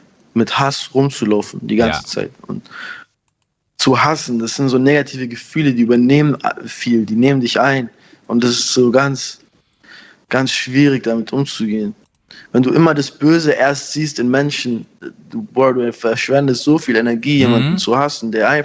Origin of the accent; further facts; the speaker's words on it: Bavaria, Germany; ich komme aus Bayern, Bruder. Ich kriege jeden Tag fünf Sprüche, Bruder.